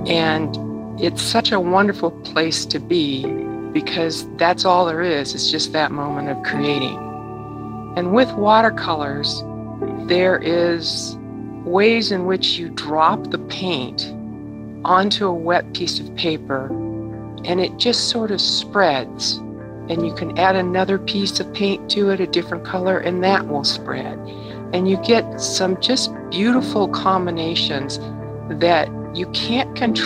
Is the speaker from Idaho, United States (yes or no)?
yes; Boise, Idaho, United States; I'm from Boise, Idaho.